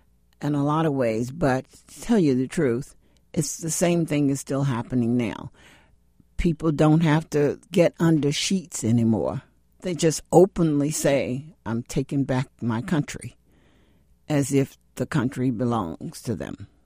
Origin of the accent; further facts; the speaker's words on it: Georgia, United States; I was from Georgia, and the way that the communities are built, we are still building black communities in the country.